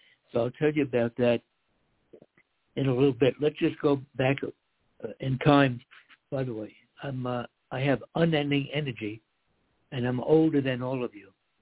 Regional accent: United States; yeah, I was born in America and I grew up in America.

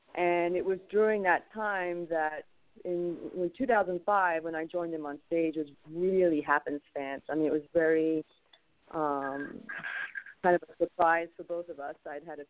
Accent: England, United Kingdom; also born or lived in France; now in United States; I'm originally from Europe. I was born in France, and I grew up in England before moving here to the States.

